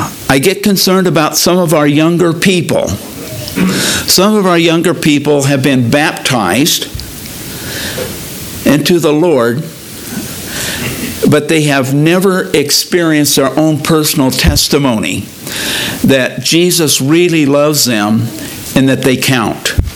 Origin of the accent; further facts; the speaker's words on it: Escondido, California, United States; I grew up in Southern California, down by Escondido, down by San Diego.